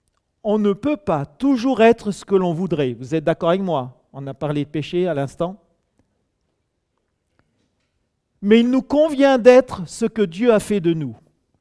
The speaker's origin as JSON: {"language": "French", "region": "Grand Est", "country": "France", "tie": "born there", "said": "Je suis né dans l'Alsace du Nord et très jeune, j'ai connu les difficultés de la séparation."}